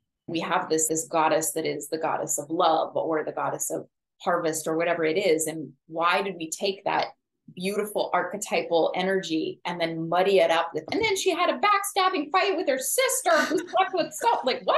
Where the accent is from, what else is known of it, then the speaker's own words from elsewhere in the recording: Pacific Northwest, United States; also born or lived in Hawaii / Colorado; because I grew up on the Pacific Northwest and then I lived my adult life in Hawaii.